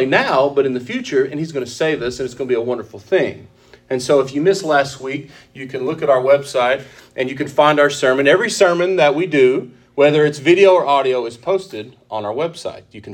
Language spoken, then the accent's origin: English; Texas, United States; Y'all, I'm Texan. I know y'all.